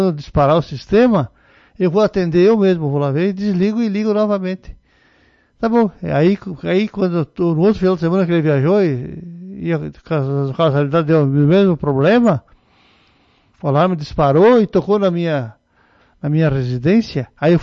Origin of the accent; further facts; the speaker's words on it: Guaporé, Rio Grande do Sul, Brazil; now in Chapecó, Brazil; Pois é, eu sou natural de Guaporé, Rio Grande do Sul.